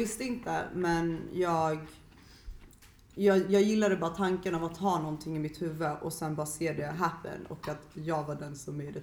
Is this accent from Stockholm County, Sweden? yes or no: yes; Jakobsberg, Stockholm County, Sweden; bodde jag i Stockholm, i Kista. Vilket har varit jättenice. Uppvuxen i Norrort. Jag är uppvuxen i Jakobsberg.